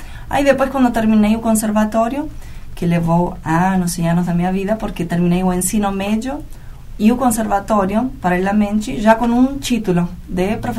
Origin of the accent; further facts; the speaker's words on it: Argentina; Portuguese is a second language; só para lembrar que eu sou argentina